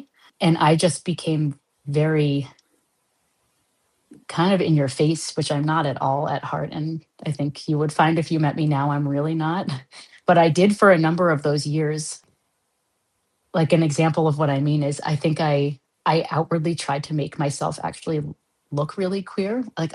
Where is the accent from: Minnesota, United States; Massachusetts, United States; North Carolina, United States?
Massachusetts, United States; Boston; moved away as an adult; now in Canada; I'm not originally Canadian. I'm from Boston and from the States, and I moved here for my postdoc, and I'm a Canadian citizen now.